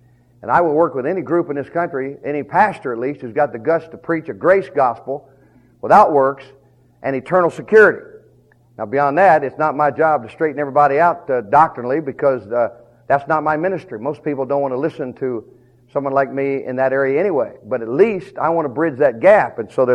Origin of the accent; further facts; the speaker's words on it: the South, United States; I'm American by birth and Southerner by the grace of God.